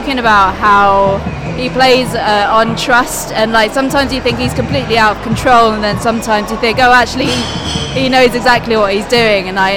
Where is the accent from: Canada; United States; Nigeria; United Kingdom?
United Kingdom; Leeds, Yorkshire and the Humber; I'm from Leeds, so it feels a lot bigger.